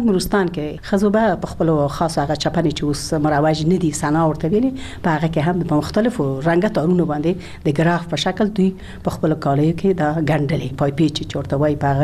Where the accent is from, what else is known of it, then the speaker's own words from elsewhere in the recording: Ghazni, Afghanistan; born there; او زه خو په غزنی کې زیږیدلی یم